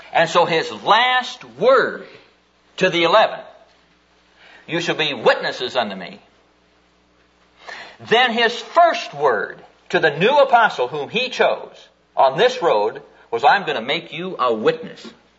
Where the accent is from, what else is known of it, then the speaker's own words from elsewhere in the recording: Neola, Iowa, United States; I'm from southwestern Iowa. I'm from Neola, Iowa. And in case you don't know where that is, it's just between Persia and Underwood down there.